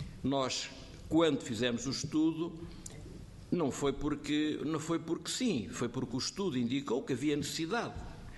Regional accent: Portugal; Eu sou português, nós somos portugueses, nós somos portugueses. Eu pago os meus impostos em Portugal. Eu conheço a minha região.

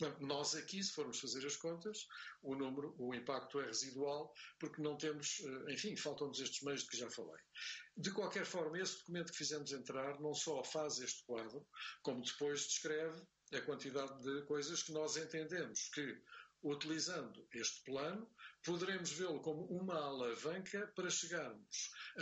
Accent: Portugal; ainda soubermos que somos portugueses

